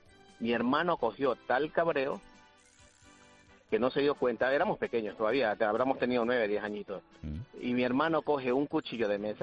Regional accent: Ecuador; Yo soy de Ecuador.

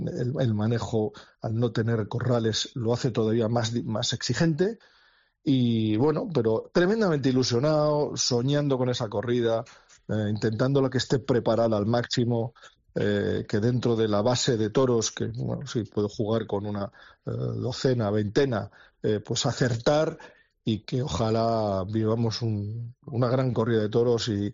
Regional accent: Seville, Andalusia, Spain; al final me considero un ganadero sevillano, ¿no? Mis toros viven en sus sierras, mi gente es de Sevilla.

